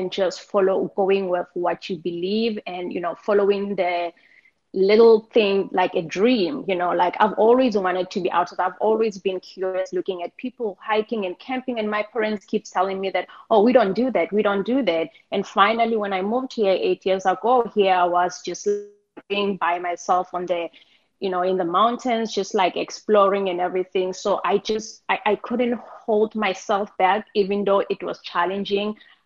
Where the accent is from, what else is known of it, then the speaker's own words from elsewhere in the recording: South Africa; So growing up in South Africa, I also aligned myself to the belief that there were things in life